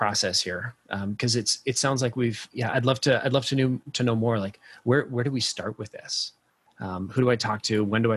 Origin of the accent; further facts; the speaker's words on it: Canada; Being a Canadian, I know effectively nothing about all that's going on other than what I see in late night TV.